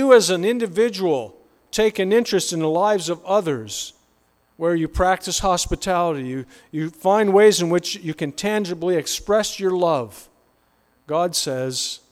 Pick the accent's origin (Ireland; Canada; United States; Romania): Canada; I'm white. I come from Canada.